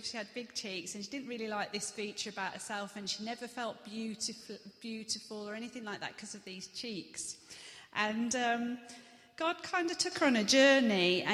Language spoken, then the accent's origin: English; United Kingdom; So I am white, I am British, I am female, I am 5'6", I am blue-eyed.